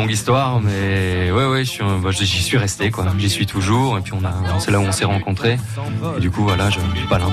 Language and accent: French; Lille, Hauts-de-France, France; now in Saint-Valery-sur-Somme, France; Ouais, moi, je suis de Lille. Je suis arrivé sur la côte Picarde en 2014, quoi. Donc ça fait 5 ans maintenant que je suis à Saint-Valery-sur-Somme.